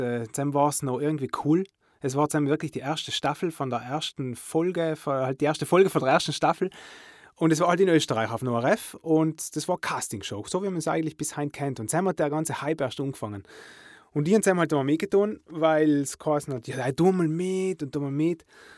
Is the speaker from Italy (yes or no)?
yes; Bolzano, Trentino-Alto Adige, Italy; Und ich bin aus Bozen und ich bin Sänger, ich bin Musiker, ich bin Songwriter.